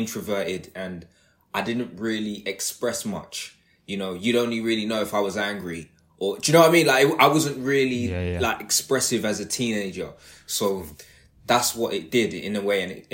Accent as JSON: {"language": "English", "region": "London", "country": "United Kingdom", "tie": "born or raised there", "lives_now": "Bristol, United Kingdom", "said": "where I grew up in London, it's just going through a mad, like, gentrifying project at the moment. So everything that I knew in London has been changed."}